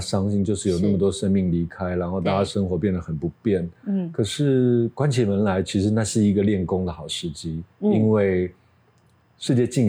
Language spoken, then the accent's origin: Chinese; Taipei, Taiwan; 我小时候在蒙甲看到的那些庶民百姓生活的样态